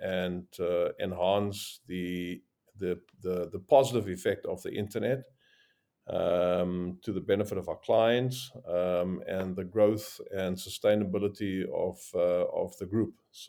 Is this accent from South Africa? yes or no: yes; South Africa; moved away; And I'm South African. I've been here quite a long time.